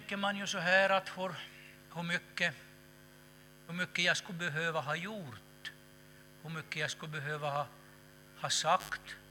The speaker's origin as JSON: {"language": "Swedish", "town": "Bosund", "region": "Ostrobothnia", "country": "Finland", "said": "Där vi kommer ifrån, där vi är hemma ifrån i Bosund, så där är ju det är ju en skärgårdsby."}